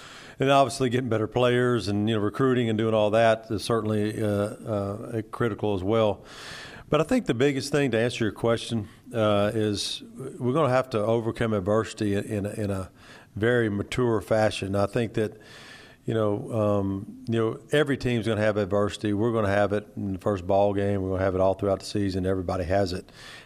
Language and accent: English; Mobile, Alabama, United States; I felt like coming to Mobile, my hometown, in a great school like South Alabama, to have this opportunity was once in a lifetime.